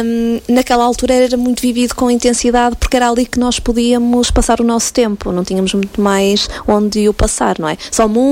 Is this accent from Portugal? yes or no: yes; Marco de Canaveses, Norte, Portugal; now in Porto, Portugal; Eu nasci e fui criada em Marco de Canaveses, um bocadinho distante daqui. Passei toda a minha infância e adolescência no Marco e depois, com 17 anos, vim para o Porto estudar